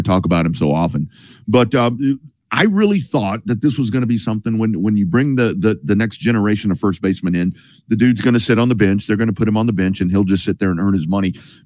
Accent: Lockhart, Texas, United States; It's like growing up in Lockhart, when we only had three places back then

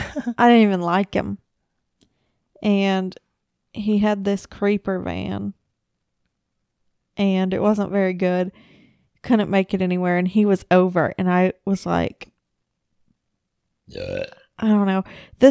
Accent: McAlester, Oklahoma, United States; So, I'm from McAllister, and we had that huge fucking ice storm years and years ago.

